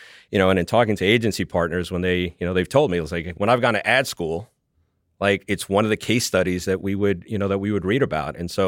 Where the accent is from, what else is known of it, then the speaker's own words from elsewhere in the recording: New York, United States; which is why I love being a New Yorker